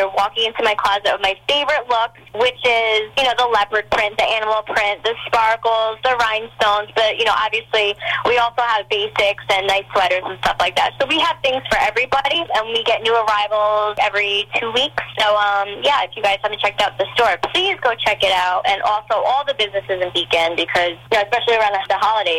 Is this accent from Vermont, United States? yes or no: no; Marlboro, New York, United States; you know, I grew up in Marlboro. I always wanted to bring something back to where I grew up